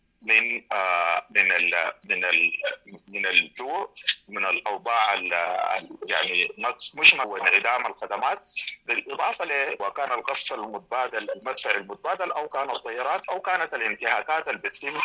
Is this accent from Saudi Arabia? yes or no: no; Sudan; نحن سودانيين